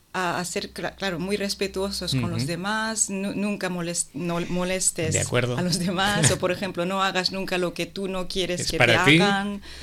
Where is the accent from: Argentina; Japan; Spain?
Japan; Tokyo; Spanish is a second language; Yo soy japonesa